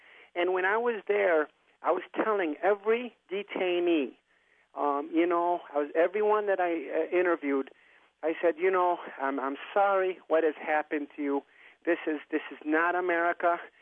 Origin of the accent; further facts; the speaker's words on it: United States; Then I told them I was American. I was telling them, I'm an American also.